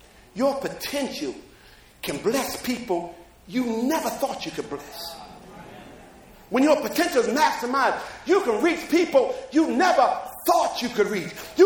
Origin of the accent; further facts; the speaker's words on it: Jersey City, New Jersey, United States; But I just tell people, Jersey City, they say, where are you from? I said, Jersey, New Jersey. I said, nice place to be from.